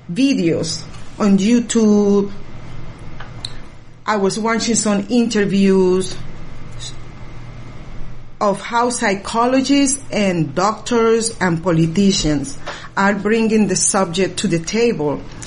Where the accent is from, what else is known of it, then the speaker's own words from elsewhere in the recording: United States; And we as an American, we don't understand in the fully meaning